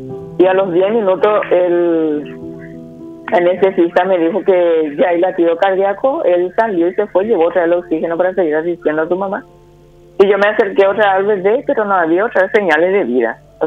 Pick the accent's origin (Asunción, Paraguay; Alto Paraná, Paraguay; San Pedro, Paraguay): San Pedro, Paraguay; Piquetecuy; Yo soy de Piquetecuy, y de aquí me iba a hacer mi guardia hasta San Pedro de Cuamandoyú.